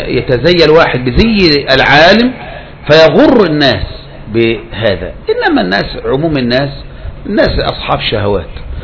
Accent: Egypt; مثل الثورة عندنا في مصر، تذكروا أنتم أول ما قامت الثورة

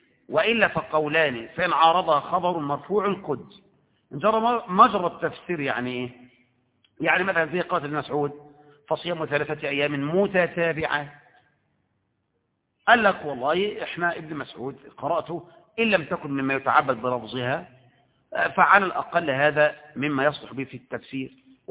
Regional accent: Egypt; لكن هل ممكن نقرأ بقراءات مثلا أخرى عندنا في مصر غير حفص؟

